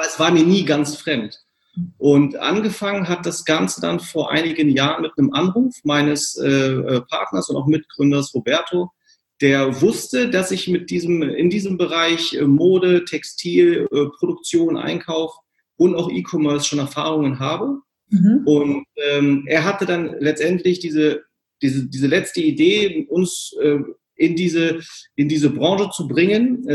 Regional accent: Braunschweig, Lower Saxony, Germany; born there; also born or lived in California; now in Hamburg, Germany; bin gebürtiger Braunschweiger. Und habe eine ganze Zeit lang in den USA gelebt, bevor ich dann von Kalifornien aus zurück nach Deutschland gekommen bin, aber nicht in meine Geburtsstadt Braunschweig zurück, sondern nach Hamburg. Hier lebe ich jetzt schon seit 10 Jahren

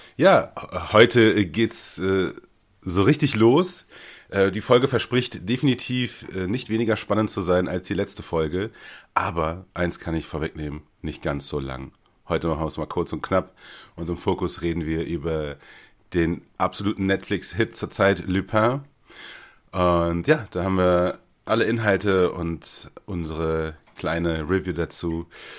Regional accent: Berlin, Germany; ich bin ja auch da in der Gegend ja groß geworden, ne? Also entfernt. Das Ganze spielt ja im Kudamm von Berlin

